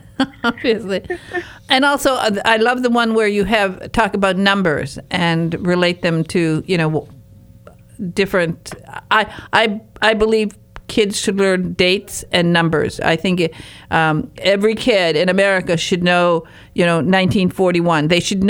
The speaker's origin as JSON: {"language": "English", "region": "Michigan", "country": "United States", "said": "I come from Michigan's Upper Peninsula, where it's very cold in the winter"}